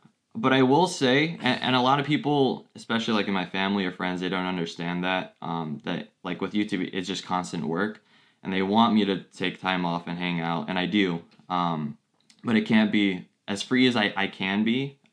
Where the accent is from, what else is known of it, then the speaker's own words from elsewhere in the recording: Chicago, Illinois, United States; born there; I was born in Chicago, Illinois. So in the United States.